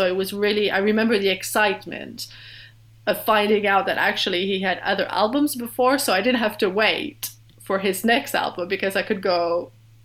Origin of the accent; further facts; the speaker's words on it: France; English is a second language; because I'm French, I grew up in France